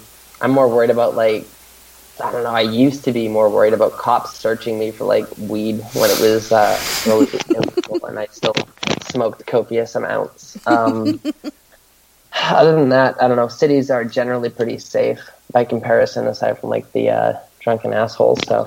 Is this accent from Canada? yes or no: yes; Canada; I briefly mentioned I grew up in like rural Canada, but my hometown was 3,000 people.